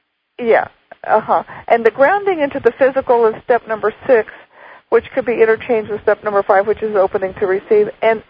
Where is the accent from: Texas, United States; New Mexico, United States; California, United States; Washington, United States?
Texas, United States; You know, because I was born and raised in South Texas, And you know, Texas is a very conservative state